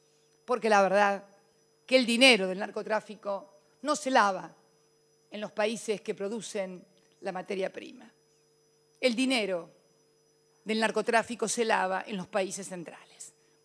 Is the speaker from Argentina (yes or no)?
yes; Argentina